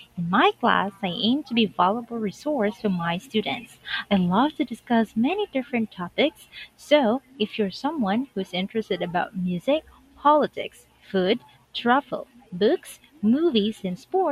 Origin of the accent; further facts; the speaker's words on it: Philippines; I'm an English teacher from the Philippines.